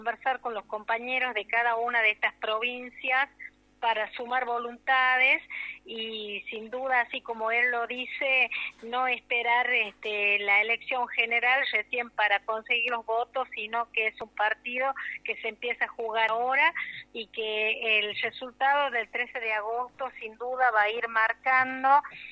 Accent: Argentina; entender que como argentino hay que defender todo lo que hemos logrado

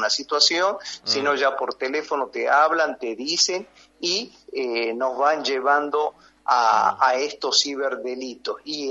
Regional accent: Argentina; para la nación como argentinos será, digamos, un logro muy importante.

